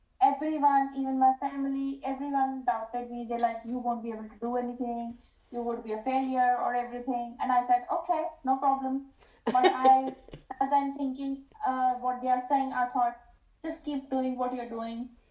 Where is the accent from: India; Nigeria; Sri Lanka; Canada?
India; now in New Zealand; And I moved from India to New Zealand, and I lost myself because people couldn't say my name properly.